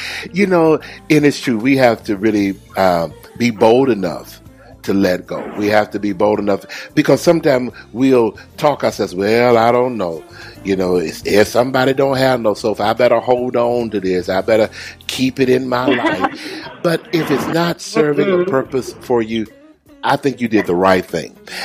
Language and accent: English; Atlanta, Georgia, United States; I'm going to Atlanta right here in my hometown.